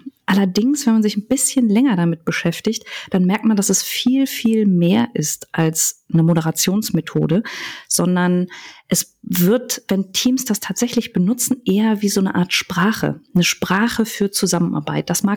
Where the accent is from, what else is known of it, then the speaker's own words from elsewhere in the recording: Cologne, North Rhine-Westphalia, Germany; weil ich tatsächlich mit Köln und meiner Heimat sehr verbunden bin und aber auch sehr viel in der Welt rumgereist bin, in drei verschiedenen Ländern gelebt habe.